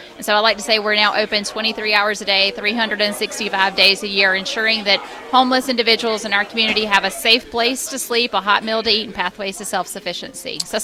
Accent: Johnsville, South Carolina, United States; So I'm originally from Johnsville, South Carolina. I grew up on a farm where my mom still lives

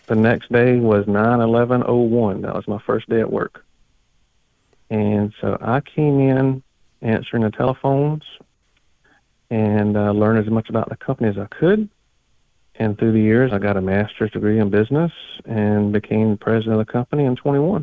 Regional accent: Concord, North Carolina, United States; So I was born in Concord, and I live in Concord now, and I work in Charlotte.

